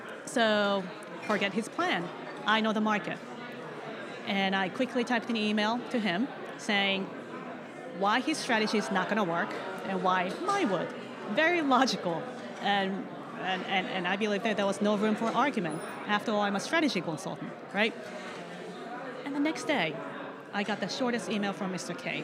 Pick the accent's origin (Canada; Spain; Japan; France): Japan; English is a second language; now in United States; So I'm originally from Japan, and I came to the States in 1995. So that's quite a long time ago. Most of, basically, half of my life.